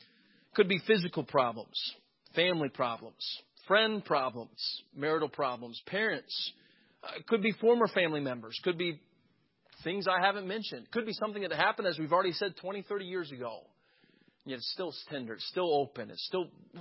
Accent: Florida, United States; I grew up in Florida. We've got live oak trees and we've got cypress nubs everywhere. It's impossible to grow up in Florida and not trip on a root.

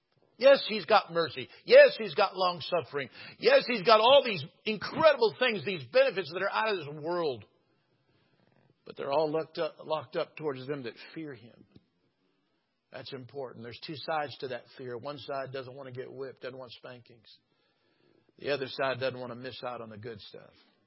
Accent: California, United States; I guess maybe I'm from California. That's why it touched me so well.

